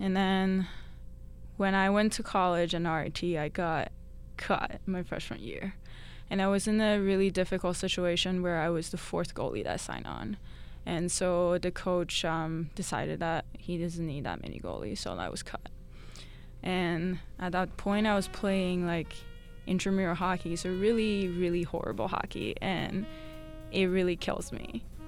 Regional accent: Taiwan; English is a second language; I come from a place with basically no hockey. I'm from Taiwan.

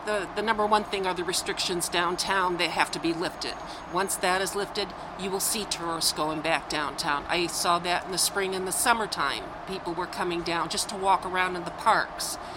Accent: Chesterton, Indiana, United States; Chesterton, Indiana.

